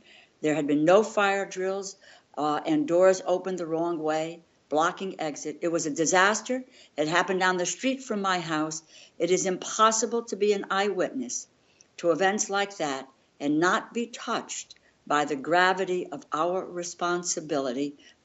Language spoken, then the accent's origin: English; New Haven, Connecticut, United States; Growing up in New Haven, Connecticut, I saw ample evidence all around me of just how vulnerable hardworking people are in the face of corporate indifference.